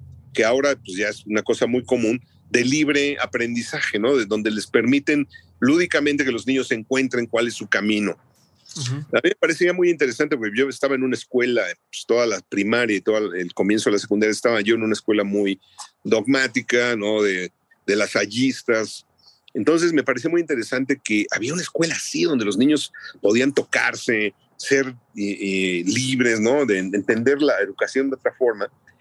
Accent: Mexico; yo soy de México

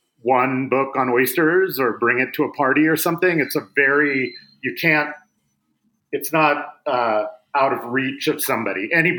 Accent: Seattle, Washington, United States; born or raised there

